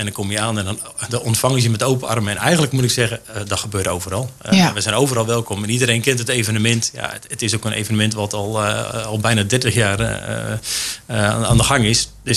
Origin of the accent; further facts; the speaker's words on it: Zeewolde, Flevoland, Netherlands; now in Dronten, Netherlands; Ik ben woonachtig in Dronten, maar ik heb al een hele voorgeschiedenis in Zeewolde. Ik ben op hele jonge leeftijd in Zeewolde komen wonen en ik heb meer dan 20 jaar hier in Zeewolde gewoond.